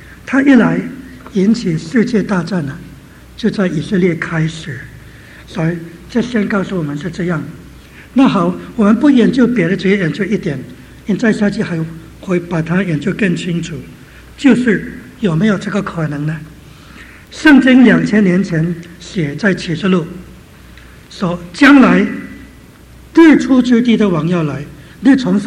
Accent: China; 我们中国人呢，我们中国都是很骄傲的，我们自己自立自主，中国在这里。

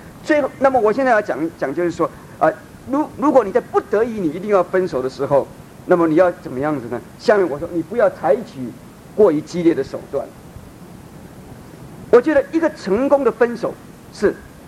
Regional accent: Fujian, China; 我们闽南人呢、啊、有一句话说假定弄方啊

